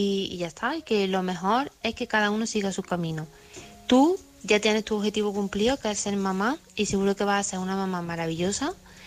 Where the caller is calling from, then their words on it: Córdoba, Andalusia, Spain; corresponsal de Córdoba.